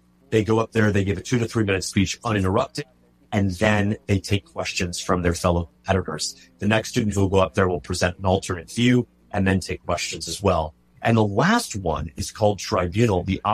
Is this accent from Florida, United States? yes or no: yes; Fort Lauderdale, Florida, United States; not too far from where I grew up in Fort Lauderdale